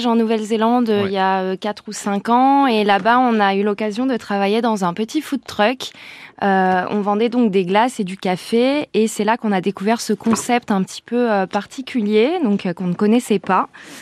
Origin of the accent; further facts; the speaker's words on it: Provence-Alpes-Côte d'Azur, France; also born or lived in Haute-Savoie; now in Landes, France; Alors, moi, je suis originaire du Var.